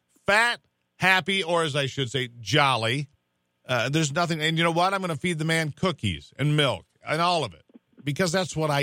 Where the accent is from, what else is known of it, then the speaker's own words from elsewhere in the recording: United States; And I'm an American.